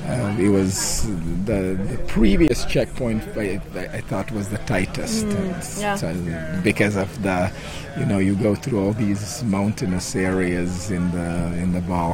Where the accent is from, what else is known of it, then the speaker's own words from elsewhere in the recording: Latvia; also born or lived in Chicago; You know, I grew up in Latvia. I went to college in Chicago. All these places, you know, super super flat.